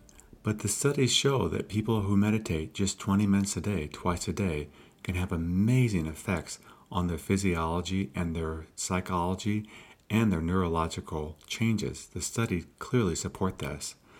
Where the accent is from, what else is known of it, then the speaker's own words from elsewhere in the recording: Iowa, United States; Well, between meditating, growing up in Iowa, and being exposed to Herbert Benson